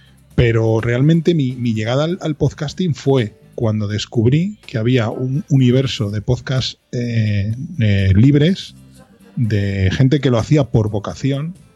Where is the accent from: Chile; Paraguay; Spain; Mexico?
Spain; Madrid, Community of Madrid; Yo soy, iba a decir de Madrid, pero no, yo soy de Vallecas. Sí. Que los de Vallecas no decimos que somos de Madrid, decimos que somos de Vallecas. Y cuando alguno te pregunta, ¿dónde está eso? En Madrid.